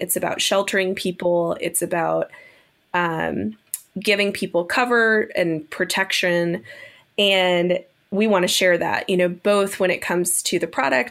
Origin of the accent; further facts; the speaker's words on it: Minnesota, United States; but I'm from Minnesota, and there's a real concern of, you know, okay, well, how are we going to get some good weather for a little while?